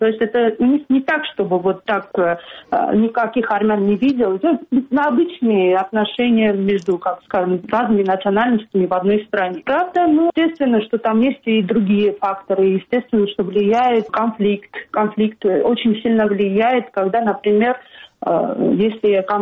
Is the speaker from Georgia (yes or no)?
yes; Akhalkalaki, Samtskhe-Javakheti, Georgia; почему я из Ахалкалаки поехала туда